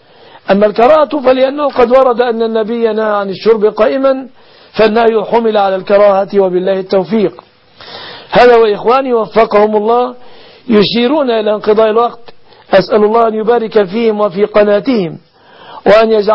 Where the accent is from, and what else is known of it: Egypt